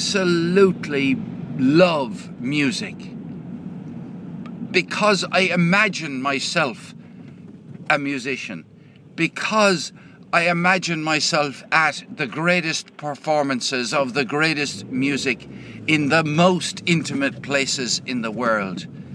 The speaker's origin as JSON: {"language": "English", "town": "Limerick", "region": "Munster", "country": "Ireland", "tie": "born or raised there", "said": "I was brought up in Limerick in Ireland in the 1950s"}